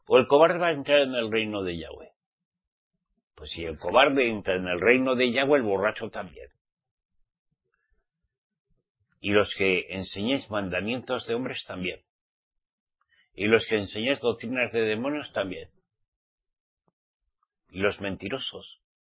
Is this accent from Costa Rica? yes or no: no; Spain; en mi país, en España